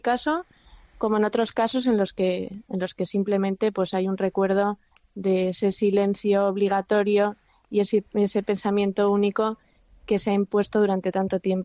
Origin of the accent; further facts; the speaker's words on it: Madrid, Community of Madrid, Spain; also born or lived in San Sebastián; yo nací en San Sebastián, pero nos vinimos a Madrid cuando yo tenía 4 años.